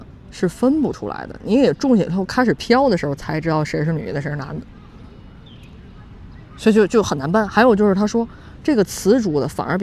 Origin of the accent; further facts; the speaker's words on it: Tianjin, China; 因为杨柳青那个地方咱们天津人知道，它是临河的这个地方